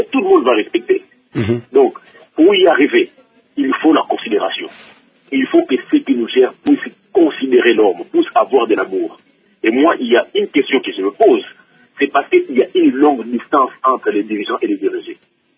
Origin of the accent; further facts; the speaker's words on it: Kongo Central, DR Congo; Et moi, comme je suis venu du Bakongo